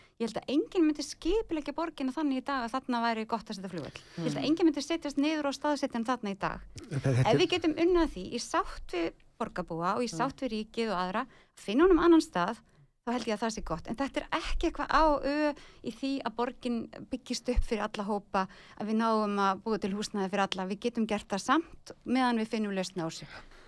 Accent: Akureyri, Northeastern Region, Iceland; ég er alveg upp á Akureyri og hérna, var hérna sem úlingur í menntaskólanum

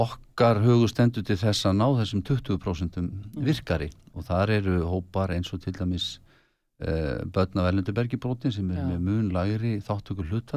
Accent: Kópavogur, Capital Region, Iceland; ég er uppalinn í Kópavoginu, flytangað mjög ungur

